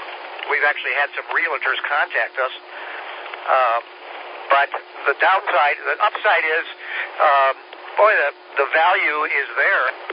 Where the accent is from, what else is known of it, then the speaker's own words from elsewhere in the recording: Hendersonville, North Carolina, United States; Not really, because I'm from Hendersonville, so this is not my area.